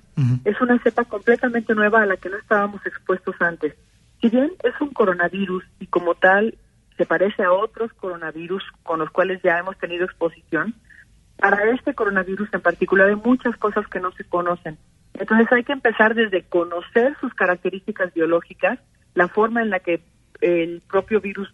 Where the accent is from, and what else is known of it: Mexico